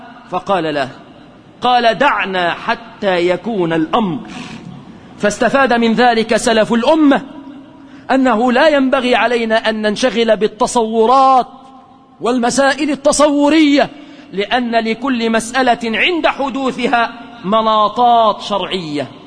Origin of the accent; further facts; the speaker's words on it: Egypt; بلادنا مصر